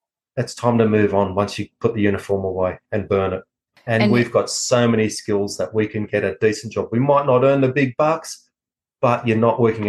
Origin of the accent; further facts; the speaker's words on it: Australia; born there; I come from a German immigrant family who came to Australia. Yeah, I was born in Australia. I have two identities. I'm either German or Aussie.